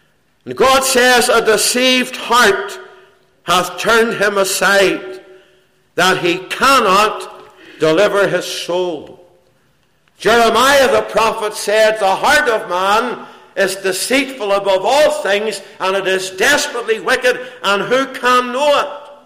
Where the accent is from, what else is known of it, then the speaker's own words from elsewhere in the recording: Belfast, Northern Ireland, United Kingdom; when I was a young fellow growing up in Belfast